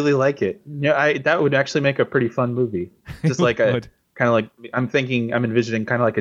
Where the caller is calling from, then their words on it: Iowa, United States; I'm calling you from Iowa?